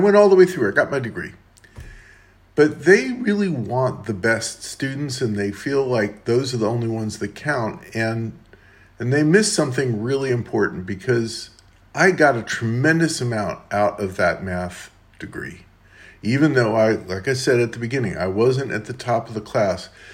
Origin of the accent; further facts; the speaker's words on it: New York, United States; I didn't fit in New Orleans. I was from New York.